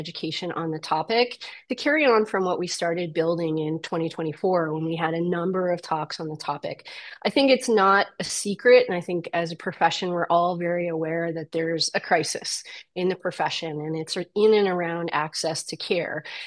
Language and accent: English; Canada; So as a Canadian and certainly in parts of the United States as well, it's not easy for pet owners to actually get to veterinary care